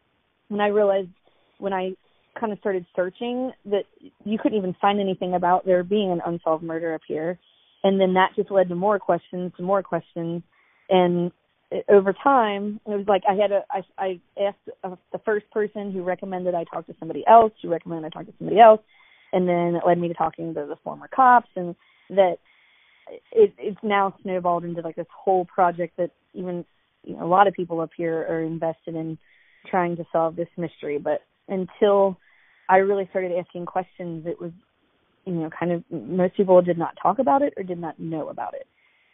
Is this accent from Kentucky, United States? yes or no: yes; Kentucky, United States; So I grew up here in Northern Kentucky. I still live here.